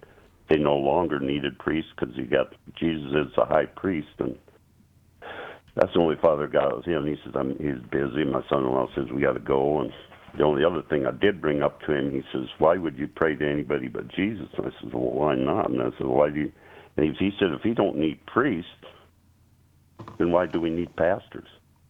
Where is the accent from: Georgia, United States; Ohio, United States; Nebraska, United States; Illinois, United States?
Nebraska, United States; I didn't know how it worked because I'm from Nebraska, but I've been in Phoenix at the kids.